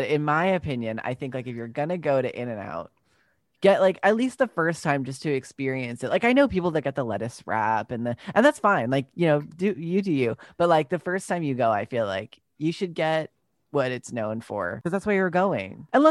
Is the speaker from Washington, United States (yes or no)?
no; New York, United States; So I, I grew up on Long Island and then I moved to the city when I was like 18. I did school there and then I lived in Brooklyn in an apartment for a little while.